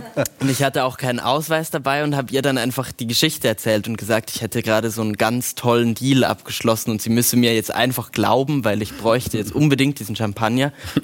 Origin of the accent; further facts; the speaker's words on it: Switzerland; Ich bin ja Schweizer